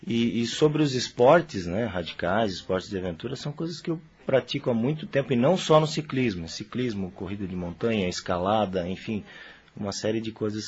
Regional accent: Joinville, Santa Catarina, Brazil; para mim que sou de Joinville

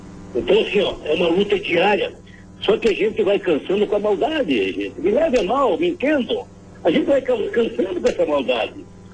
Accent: União da Vitória, Paraná, Brazil; eu tenho o maior orgulho, o maior amor de dizer que eu sou do Sul. A maior alegria de dizer que eu sou da União da Vitória e Região. Eu amo minha terra

